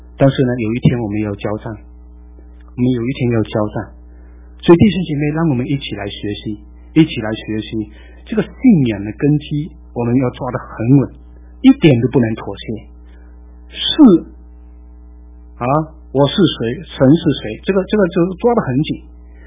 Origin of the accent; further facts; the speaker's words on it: Fuzhou, Fujian, China; 我是福州人，看到福州人就是特别亲切感。